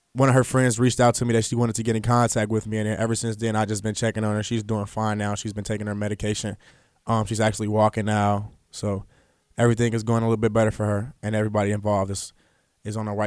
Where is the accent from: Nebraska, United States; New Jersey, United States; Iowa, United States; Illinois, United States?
Illinois, United States; Chicago; growing up in Englewood, Chicago, I mean, I've had certain instances where I've been in the wrong place at the wrong time.